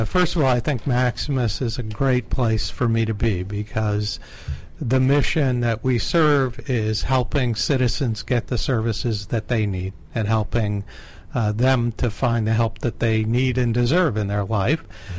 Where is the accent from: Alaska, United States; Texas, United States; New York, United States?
New York, United States; Messina; I grew up in a little town called Messina, New York.